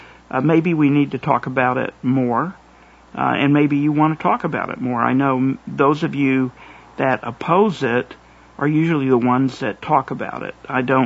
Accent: Tulsa, Oklahoma, United States; Oklahoman, and as everybody knows, both the caller Marshall and I are Okies. I'm from Tulsa

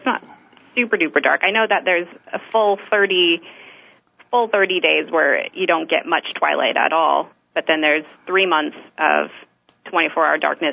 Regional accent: Barrow, Alaska, United States; now in Anchorage, United States; I grew up in Barrow, and my family still lives in Barrow, and I still go back. You know, pretty frequently, but right now I'm living in Anchorage, living and working in Anchorage, which is some like 600 miles south of Barrow now.

